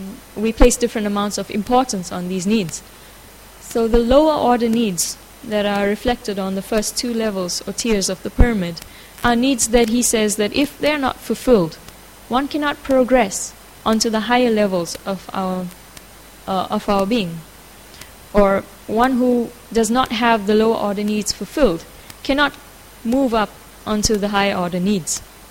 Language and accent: English; South Africa; English is a second language; I come from South Africa, so I don't really know much about European history, but since I've spent time here in Radadesh